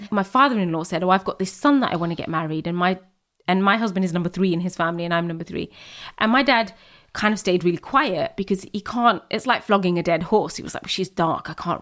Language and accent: English; United Kingdom; I am a daughter of an immigrant. I'm British, Muslim, Bangladeshi, brown woman.